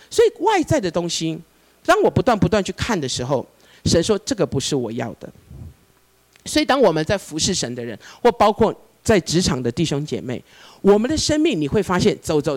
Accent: Hong Kong; now in Taichung, Taiwan; 我从香港来到台中以后

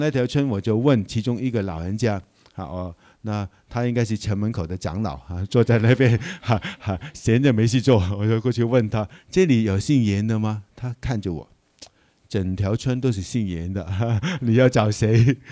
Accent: Hong Kong; now in Taichung, Taiwan; 让我爸爸去到香港，然后去到香港，我在香港出生，又有机会我读到一个学校，那个学校是基督教的学校，又有机会在那边就成长，然后一步一步，哎，就也来到台湾读书，

